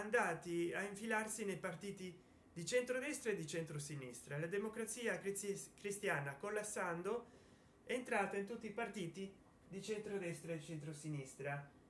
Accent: Rome, Lazio, Italy; geograficamente io mi trovo nel mezzo, sto a Roma, sono romano

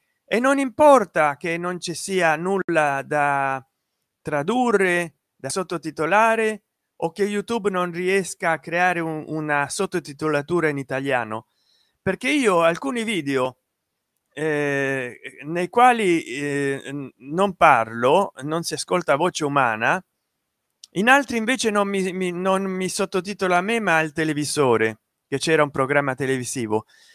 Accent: Rome, Lazio, Italy; Mi spiace deluderti, ma sono romano di Casalpaloco.

